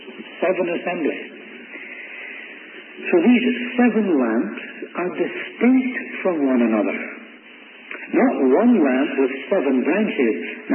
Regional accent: Scotland, United Kingdom; Now, I'm a Scot, and I didn't think that was fool value for my money.

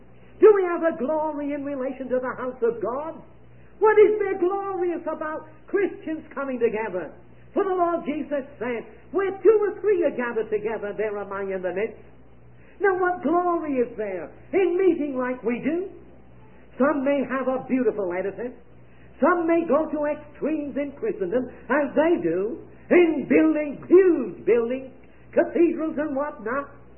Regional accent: Rochester, New York, United States; I was traveling to Albany, New York, from my hometown in Rochester, New York State, and on to New York.

